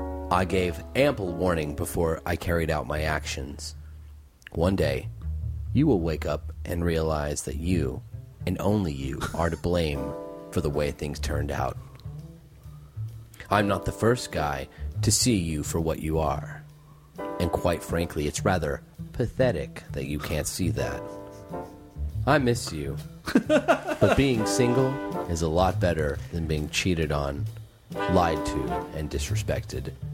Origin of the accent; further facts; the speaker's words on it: Nacogdoches, Texas, United States; Y'all, I'm from East Texas. I'm from Nacogdoches.